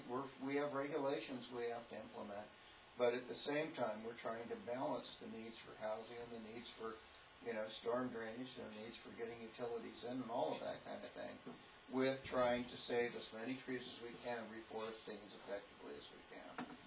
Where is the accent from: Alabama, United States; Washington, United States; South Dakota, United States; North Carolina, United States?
Washington, United States; born there; I was born in Washington, and so long ago you'd think I need a headstone now.